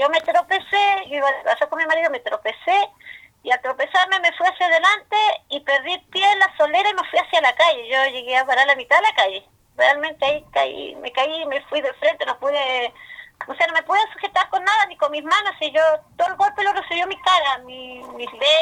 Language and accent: Spanish; Quemchi, Los Lagos, Chile; que yo soy de Kemchi, no soy de Ancú tampoco